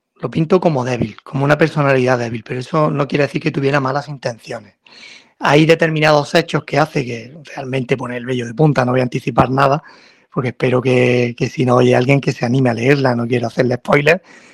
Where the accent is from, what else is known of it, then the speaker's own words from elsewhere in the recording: Granada, Andalusia, Spain; Como escritor de novela histórica, nacido y criado en Granada, empapándome de su historia desde pequeño.